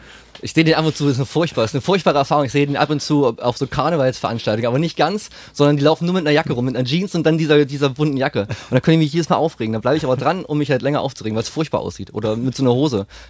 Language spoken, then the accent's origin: German; East Germany, Germany; Ich bin nämlich im Osten geboren und mit diesem Testbild im Prinzip noch groß geworden.